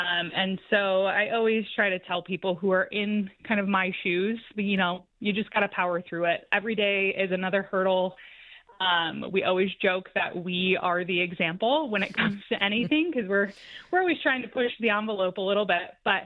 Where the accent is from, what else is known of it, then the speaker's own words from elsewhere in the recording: Detroit, Michigan, United States; So I'm born and raised in Metro Detroit. I've been in the city proper for about 15 years.